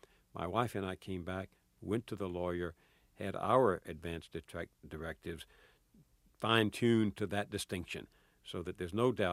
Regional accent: Marshall, Texas, United States; My father was very active in the Little Baptist Church where I grew up in Marshall, Texas.

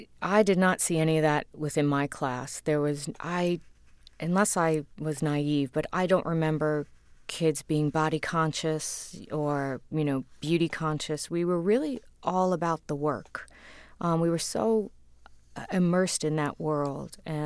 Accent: Queens, New York, United States; born or raised there

